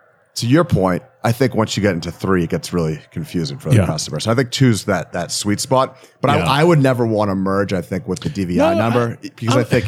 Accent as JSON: {"language": "English", "town": "Boston", "region": "Massachusetts", "country": "United States", "tie": "born or raised there", "also_born_or_lived": "California", "said": "So I was born in Boston. I lived in California for 8 years, and then I moved back to Boston. I grew up in high school in Boston. I went to school in Connecticut."}